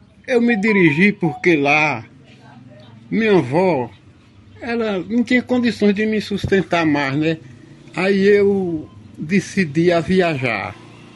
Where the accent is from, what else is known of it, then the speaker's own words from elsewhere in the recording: Pindobaçu, Bahia, Brazil; also born or lived in Campo Formoso; nasci em Campo Formoso, mas a minha infância mais foi em Pindobaçu.